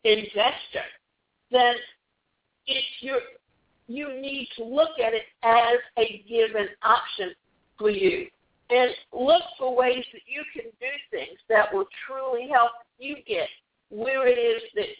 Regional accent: Georgia, United States; And why Coca-Cola? Because we come from Georgia, and Coca-Cola was a Georgia company.

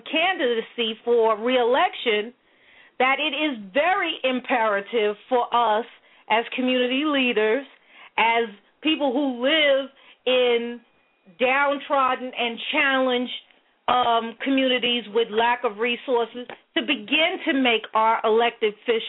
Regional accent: Crown Heights, New York, United States; I grew up in Crown Heights, and yes, I grew up with parents that, well, first of all, my parents separated when I was 6 years old

